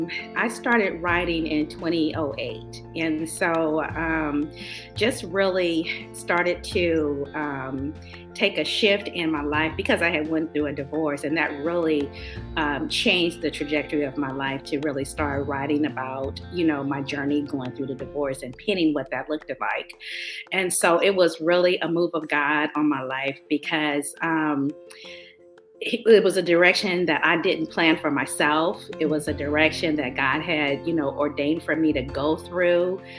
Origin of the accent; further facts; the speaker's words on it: Pittsburg, California, United States; Yeah, I was born and raised in, it's called the Pittsburgh Antioch area, which is